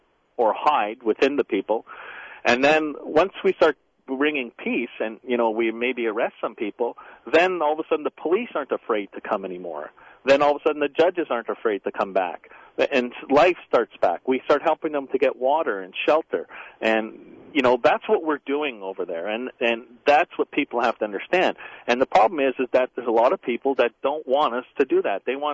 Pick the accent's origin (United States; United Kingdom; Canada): Canada; as a Canadian soldier, we don't know if we have a blue or green helmet.